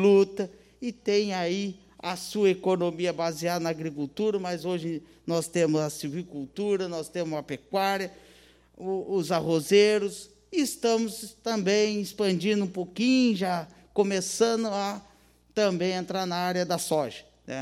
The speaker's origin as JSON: {"language": "Portuguese", "town": "São José do Norte", "region": "Rio Grande do Sul", "country": "Brazil", "said": "Já cheguei muitas vezes lá em Brasília, em alguns locais, né? Da onde você é? São José do Norte. Onde fica isso? É lá no fim do mundo? Não mesmo."}